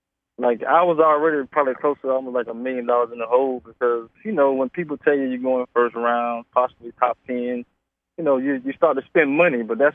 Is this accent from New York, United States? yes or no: no; Miami, Florida, United States; went from Miami, and I came from Miami to go to Oakland, it was a little different